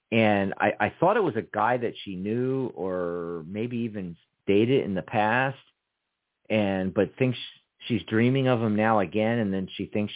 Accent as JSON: {"language": "English", "region": "Pennsylvania", "country": "United States", "tie": "born there", "said": "Hey, that's my old stomping grounds. I was born in Pennsylvania."}